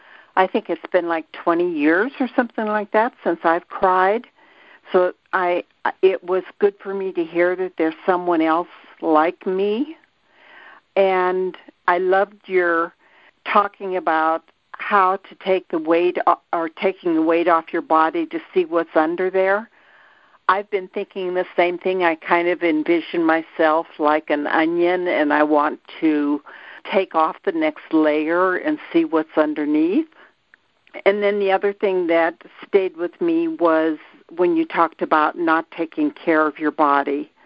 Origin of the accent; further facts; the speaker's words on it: Oregon, United States; I'm from Southern Oregon in the Jefferson State Intergroup.